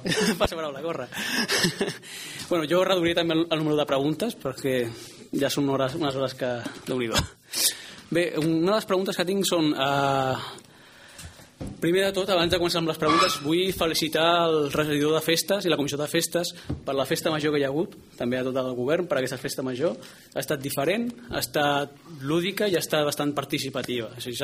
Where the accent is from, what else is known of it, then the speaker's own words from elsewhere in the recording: Barcelona, Catalonia, Spain; born there; jo soc nascut a Barcelona.